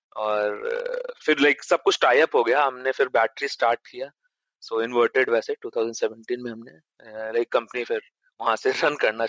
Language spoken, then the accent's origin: Hindi; Patna, Bihar, India; born there; मेरा जन्म पटना में हुआ था और उसके बाद पढ़ाई मेरी बीएचयू में हुई थी, बनारस हिंदू यूनिवर्सिटी में।